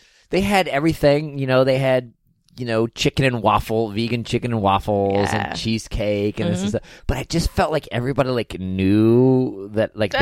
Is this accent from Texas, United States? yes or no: yes; Texas, United States; I'm from Texas. I didn't eat a lot of sushi when I was back home.